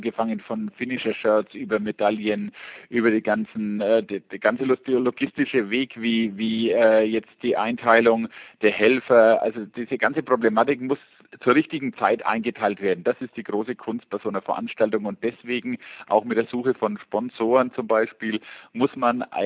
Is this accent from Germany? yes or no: yes; Fürth, Bavaria, Germany; Ich komme aus Fürth